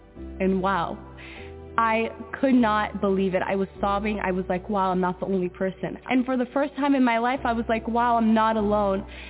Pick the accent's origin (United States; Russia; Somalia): Somalia; I'm from Somalia, and this is how I found the truth.